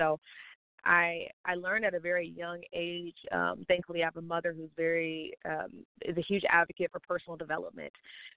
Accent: Michigan, United States; But I'm originally from Michigan. I recently moved to Atlanta. I was a TV host in Detroit.

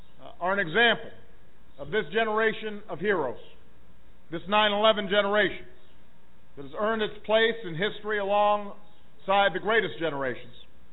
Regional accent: Chicago, Illinois, United States; We salute a Coastie from my hometown of Chicago

